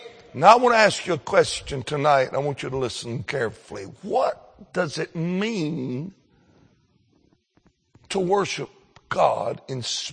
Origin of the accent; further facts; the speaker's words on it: Mount Airy, North Carolina, United States; A lot of people would call us hillbillies, but I figured out what we are. We're not hillbillies. We're Appalachian Americans. in Mount Airy, there's almost a church on every corner.